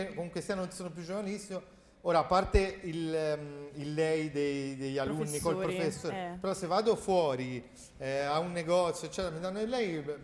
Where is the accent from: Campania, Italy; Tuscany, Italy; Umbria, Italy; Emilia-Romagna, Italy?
Tuscany, Italy; Però si vale anch'io da Toscana, appunto doc, come dicevo prima.